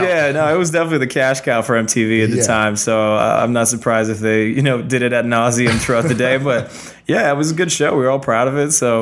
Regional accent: Canada; I'm from Canada, modest, middle class, you know, at best.

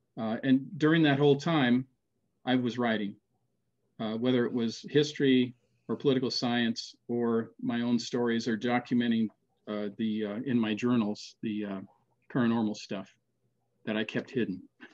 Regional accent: Seattle, Washington, United States; born there; I was born in Seattle. My brother and I were born in Seattle, and my sister and my eldest brother were born in Norway during the war

